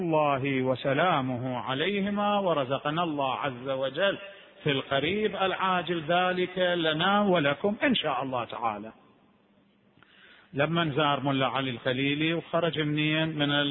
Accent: Najaf, Najaf Governorate, Iraq; كان أكو عندنا في النجف الأشرف في ذلك الزمان القديم

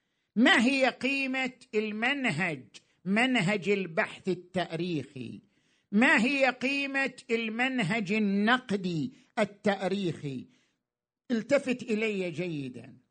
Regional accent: Iraq; إحنا كمجتمع عراقي وعندنا تاريخ، كيف نستفيد منه؟

